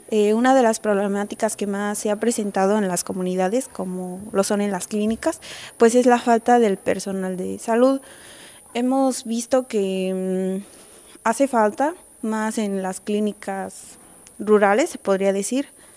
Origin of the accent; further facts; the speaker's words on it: Vicente Guerrero, Puebla, Mexico; yo soy proveniente de la comunidad de Vicente Guerrero, Olinza, Puebla.